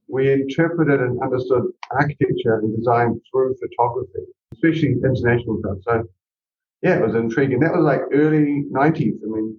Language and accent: English; New Zealand; So I grew up in New Zealand, and I think I was making something in the driveway